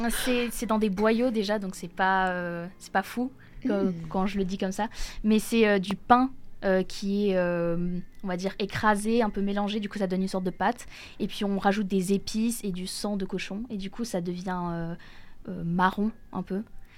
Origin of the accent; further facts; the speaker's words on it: Guadeloupe; moved away; Comme j'ai déménagé il y a 3 ans de mon pays natal, la Guadeloupe, qui est une petite archipel des Caraïbes